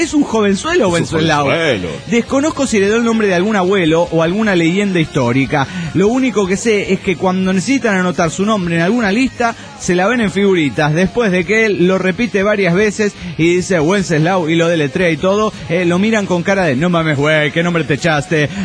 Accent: Neuquén, Argentina; de Neuquén, Argentina.

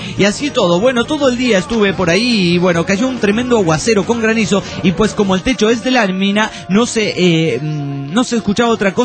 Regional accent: Pénjamo, Guanajuato, Mexico; un saludo a mi pueblo. Maricel, un saludo para el pueblo de Pénjamo, ahí en sí. Guanajuato, México.

